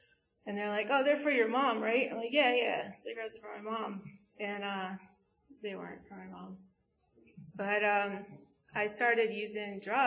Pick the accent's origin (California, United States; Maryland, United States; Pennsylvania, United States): Pennsylvania, United States; Ambler; Anyway, I grew up in Ambler. I have a younger brother.